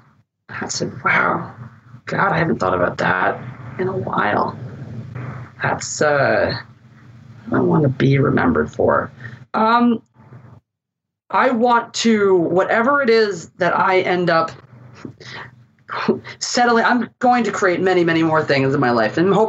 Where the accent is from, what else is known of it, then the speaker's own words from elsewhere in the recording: Philadelphia, Pennsylvania, United States; I'm from Philly, so cheese steaks.